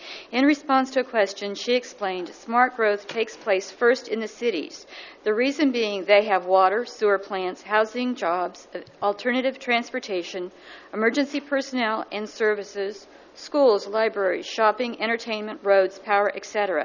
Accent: Atascadero, California, United States; from South Atascadero.

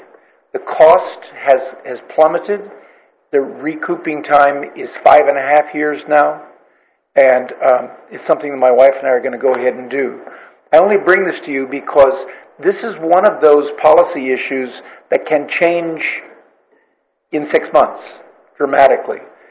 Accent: Nipomo, California, United States; I'm from Napomo.

